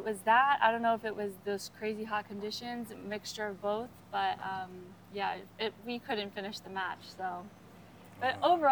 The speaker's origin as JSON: {"language": "English", "town": "Miami", "region": "Florida", "country": "United States", "said": "You know, I'm from Miami, so I wanted to play for Miami."}